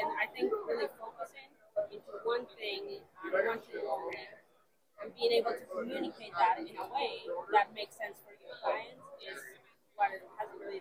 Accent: Colombia; English is a second language; I'm from Colombia.

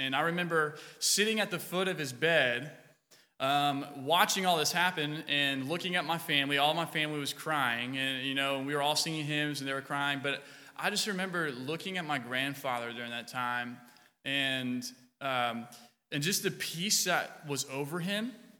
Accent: Georgia, United States; also born or lived in Florida; now in Texas, United States; I'm actually from Georgia. I was born in Florida, was raised in Georgia, and somehow turned out to be a Tennessee fan.

